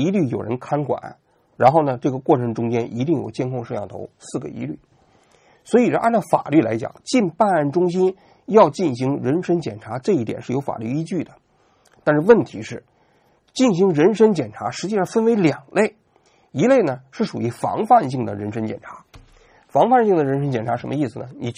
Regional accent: China

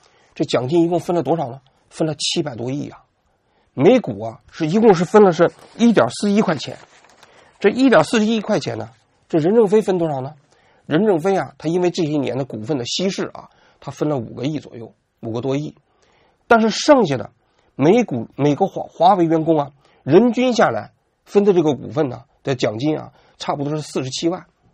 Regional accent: China; 就是属于我们中国人特别喜欢讨论的范畴

